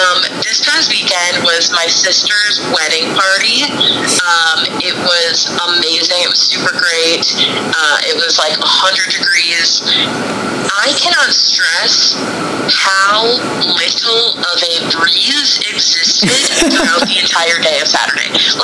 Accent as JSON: {"language": "English", "town": "Minneapolis", "region": "Minnesota", "country": "United States", "tie": "born or raised there", "said": "I guess there's, like, so many differences just because I grew up in the Twin Cities. Like, so, I don't know. Le- leaving Minneapolis, I guess I'll compare it to the homesicknesses that I have now."}